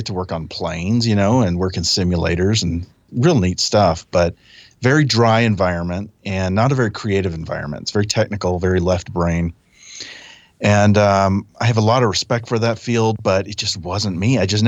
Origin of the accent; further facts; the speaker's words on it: Dallas, Texas, United States; I'm from Dallas originally, and I had gone home during a summer break after college